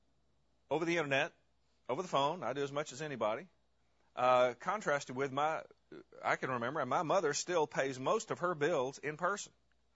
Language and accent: English; Arkansas, United States; accent: Arkansas; I remember in my hometown when the first outfit came into town that had pump your own gas, it was called Hep Yourself. And I'm not using my Arkansas accent here